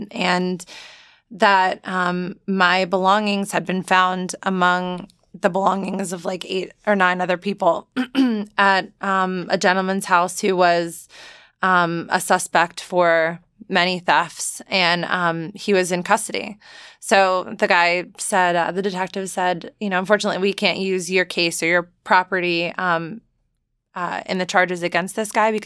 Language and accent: English; New Jersey, United States; I grew up in New Jersey. My parents relocated to Charleston for retirement like 2.5 years ago.